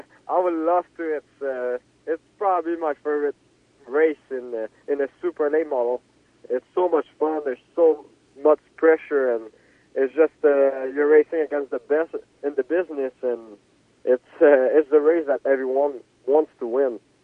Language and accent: English; Quebec, Canada; But I'm from Quebec, Canada